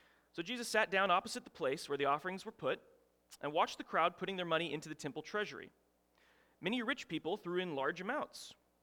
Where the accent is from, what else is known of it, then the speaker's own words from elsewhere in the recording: Oklahoma, United States; which I'm from Oklahoma, and we just recently had the Red River rivalry, so you know that being from Oklahoma, you really can't enjoy anything of Texas culture.